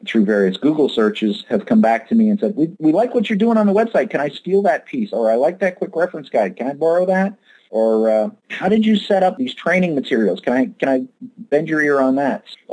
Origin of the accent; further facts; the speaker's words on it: Canada; growing up in Canada, I was always wondering what those funny plates were that started VE3 something